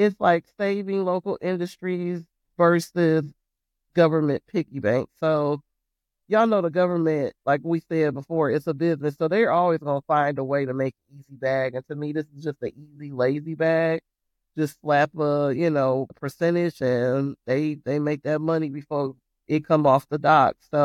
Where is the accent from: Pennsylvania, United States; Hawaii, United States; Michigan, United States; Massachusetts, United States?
Michigan, United States; Detroit; So for example, I'm from Detroit, you know, I'm from the hood.